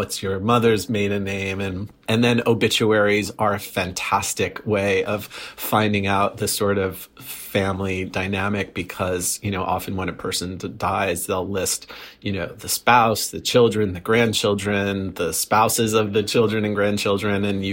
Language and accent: English; New York, United States; moved away as an adult; now in Los Angeles, United States; And I grew up in New York, but moved to Los Angeles in my mid-20s.